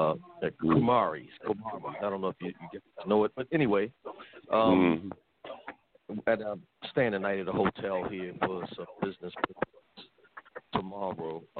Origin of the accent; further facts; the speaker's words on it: Baltimore, Maryland, United States; I grew up in West Baltimore.